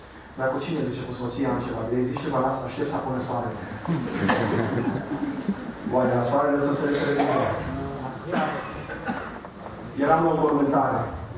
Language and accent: Romanian; Transylvania, Romania; Eu sunt ardelean și nu eram obișnuit cu expresia asta.